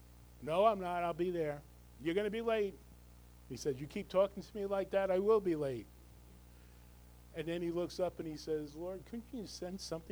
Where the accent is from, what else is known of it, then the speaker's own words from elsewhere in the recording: New Jersey, United States; Parallel parking is not a problem for me. I grew up in North Jersey.